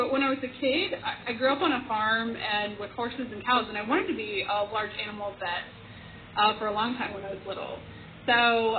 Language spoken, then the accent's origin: English; Mount Liberty, West Virginia, United States; I grew up outside of Philippi on a farm up on top of a mountain in a community called Mount Liberty. And I grew up with a single mom who was also a teacher.